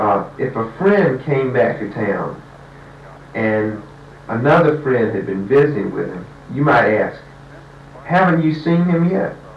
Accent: the South, United States; Well, I'm from the South, so you know, you don't notice as much when it's not as foreign to you.

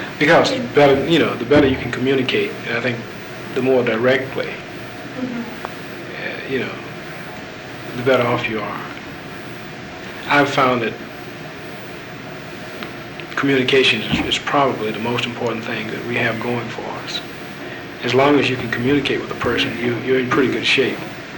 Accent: Nashville, Tennessee, United States; I didn't want people to know that I was from Nashville.

